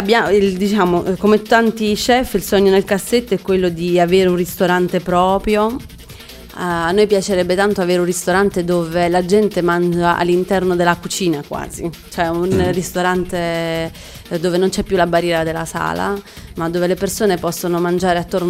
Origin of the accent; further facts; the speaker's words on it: Apulia, Italy; Però io purtroppo, essendo pugliese, ci sono